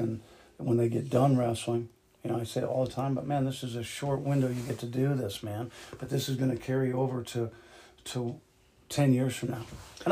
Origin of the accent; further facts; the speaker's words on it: DeWitt, United States; I grew up in DeWitt, so it was closer to home. I saw my sister there, family, my folks were there.